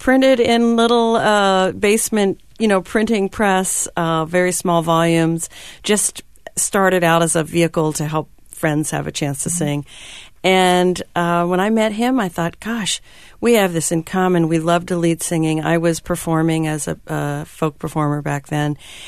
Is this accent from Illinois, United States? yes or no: no; Ardmore, Pennsylvania, United States; I grew up in Ardmore, Pennsylvania, outside of Philadelphia. And so I'm a Pennsylvania gal. I went to college in Pittsburgh. So we moved up from Philadelphia to the New England area about 9 years ago.